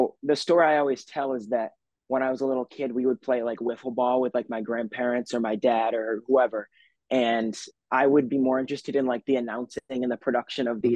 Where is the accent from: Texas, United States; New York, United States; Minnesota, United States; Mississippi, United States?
New York, United States; Vestal; So I am from Vestal, New York. That's upstate New York, about an hour south of Syracuse.